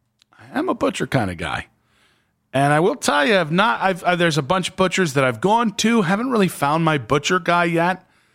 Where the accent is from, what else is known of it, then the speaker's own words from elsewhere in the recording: Ohio, United States; I got a high school education, and I grew up in Medina County.